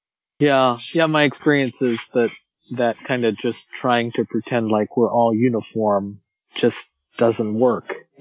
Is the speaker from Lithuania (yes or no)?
no; Canada; now in United States; sitting here as a Canadian foreigner observing another USA election cycle